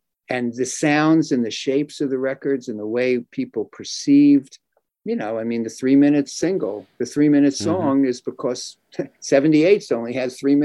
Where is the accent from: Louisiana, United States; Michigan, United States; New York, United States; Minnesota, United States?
New York, United States; Brooklyn; I grew up in Brooklyn, so my original rock and roll was seeing the older kids on the corner hitting notes